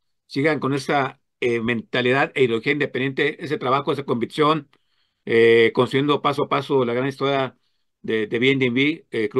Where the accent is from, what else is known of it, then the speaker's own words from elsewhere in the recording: Aguascalientes, Mexico; Que estamos hermanados en la independencia, somos de Aguascalientes, hay que apoyarnos, hacernos fuertes.